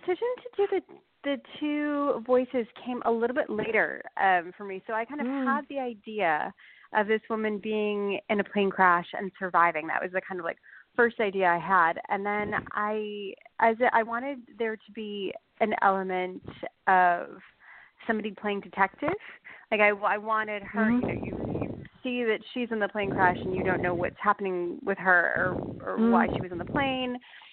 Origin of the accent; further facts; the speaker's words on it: Massachusetts, United States; because she grew up in Maine, I grew up in Massachusetts, and I wasn't outdoorsy at all.